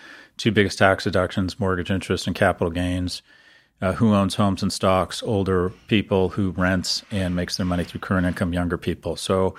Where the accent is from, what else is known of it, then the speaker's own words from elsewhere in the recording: California, United States; born there; I was born in California in 1964, which was hitting the lottery.